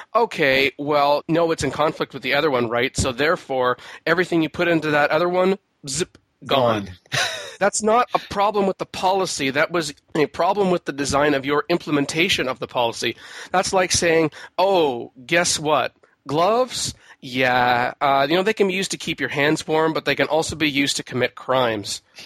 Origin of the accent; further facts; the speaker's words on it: Canada; I'm Canadian.